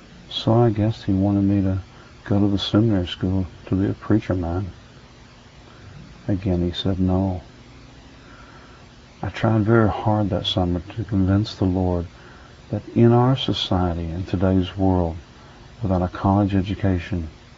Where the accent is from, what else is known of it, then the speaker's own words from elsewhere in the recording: Fort Worth, Texas, United States; I knew the largest Baptist seminary was in my hometown in Fort Worth